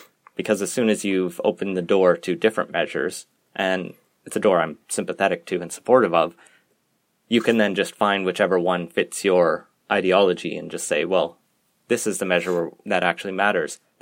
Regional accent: Alberta, Canada; Like, I grew up in Alberta and we didn't really care, but it was a big issue to BC

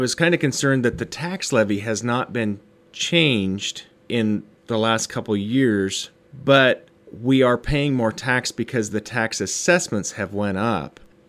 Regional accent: Ainsworth, Iowa, United States; I am from Ainsworth, Iowa.

